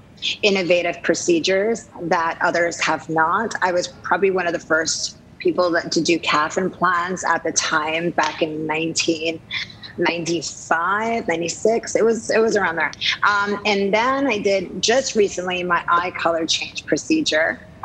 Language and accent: English; New Jersey, United States; I grew up in New Jersey by the Jersey Shore.